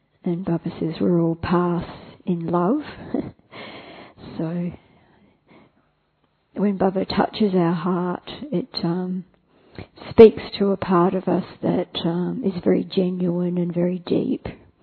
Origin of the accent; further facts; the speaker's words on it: Australia; from Australia, and I think most of us have just arrived in Mudaban